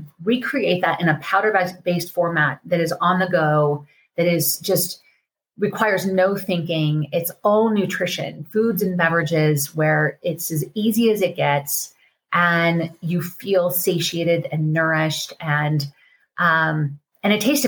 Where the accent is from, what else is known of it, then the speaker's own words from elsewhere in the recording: Colorado, United States; and I've been to Telluride so many times, I'm from Colorado, was so spectacular.